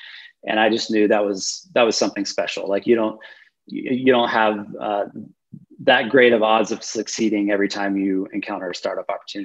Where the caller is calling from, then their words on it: Colorado Springs, Colorado, United States; So I'm zooming from beautiful Colorado Springs. It is, I'm staring at the mountains right now out my window.